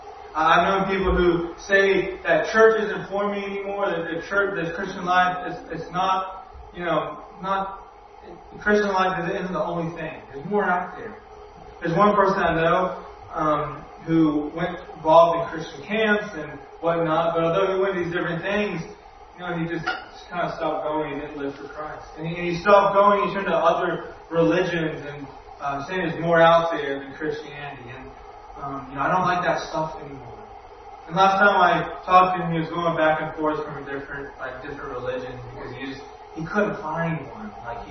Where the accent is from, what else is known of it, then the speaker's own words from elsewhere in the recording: Augusta, United States; There's a guy that I grew up in Augusta with, and he's now a police officer in that town.